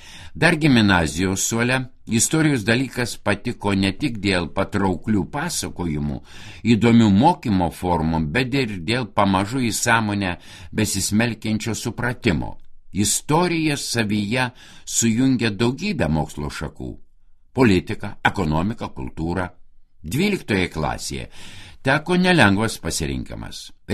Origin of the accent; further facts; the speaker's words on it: Vilnius, Vilnius County, Lithuania; Pastarojoje augau, Antakalnis man gražiausias rudenį.